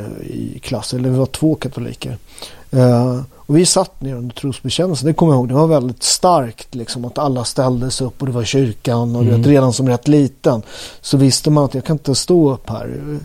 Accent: Upplands Väsby, Stockholm County, Sweden; Jag är från Väsby i lilla Finland. Ja, exakt. Från Marabo.

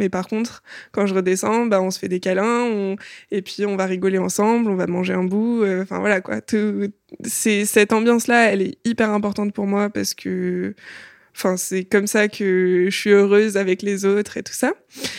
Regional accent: Marseille, Provence-Alpes-Côte d'Azur, France; now in Paris region, France; Je suis née à Marseille et j'ai grandi à Marseille. Et en 2015, on a déménagé pour la région parisienne.

